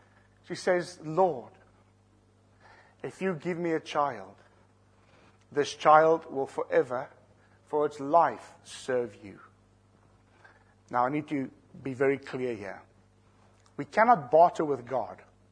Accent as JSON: {"language": "English", "country": "South Africa", "said": "I'm from South Africa."}